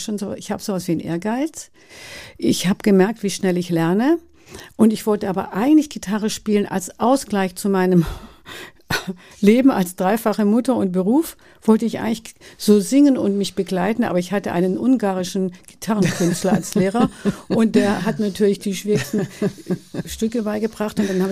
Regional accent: Baden-Württemberg, Germany; ich komme aus dem Schwarzwald und wir sprachen und sprechen immer noch einen Dialekt, wenn wir zusammen sind

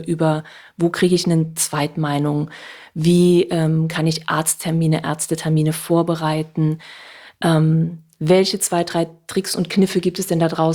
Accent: Saarland, Germany; now in Hamburg, Germany; Denn ich bin vor 11 Jahren nach Hamburg gezogen und hatte ein riesengroßes Problem mit meiner Sprache. Ich bin gebürtige Saarländerin.

